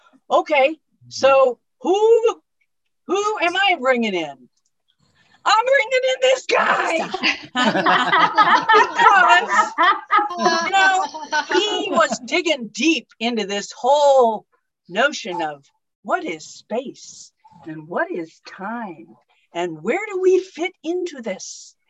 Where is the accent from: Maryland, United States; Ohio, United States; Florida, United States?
Maryland, United States; Hello, everyone. … from Maryland, USA, but I spell that MERRYLAND.